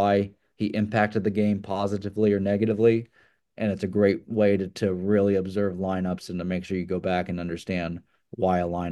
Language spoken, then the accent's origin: English; Dallas, Texas, United States; I'm from Dallas. I grew up going to nearly SMU, every SMU home game growing up.